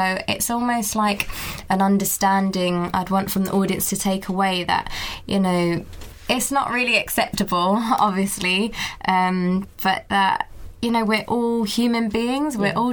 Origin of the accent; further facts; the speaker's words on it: East of England, United Kingdom; especially as a black or ethnic minority mm-hmm. female. Because I grew up in Essex and, you know, I was one of about three in my whole school.